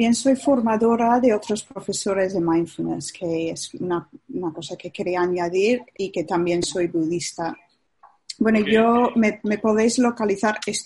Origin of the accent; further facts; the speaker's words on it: London, United Kingdom; Spanish is a second language; now in Valencia, Spain; yo vivo en Valencia, pero soy de Londres, soy de la grande ciudad de Londres. Y hace 8 años el mundo giró y hice un gran giro yo en la vida también y vine a España para trabajar y vivir en un centro